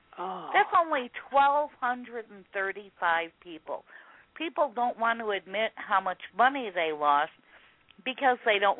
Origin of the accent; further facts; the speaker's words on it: Chicago, Illinois, United States; moved away as an adult; now in Missouri, United States; I'm from Chicago. I live in Missouri. I've been here since 1994. I don't talk like a Missourian. I still talk like a Chicagoan.